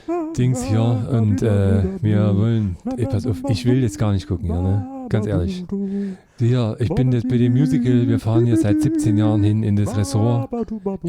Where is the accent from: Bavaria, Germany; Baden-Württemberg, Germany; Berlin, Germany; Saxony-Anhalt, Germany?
Berlin, Germany; Ich komme aus Schöneberg. Ich bin echter Berliner. Ich bin hier geboren.